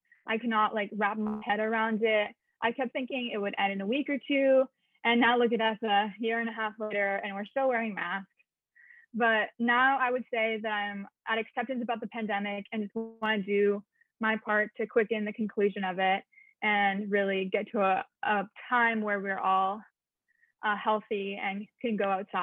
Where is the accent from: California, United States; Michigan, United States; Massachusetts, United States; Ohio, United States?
Massachusetts, United States; because I'm originally from Massachusetts.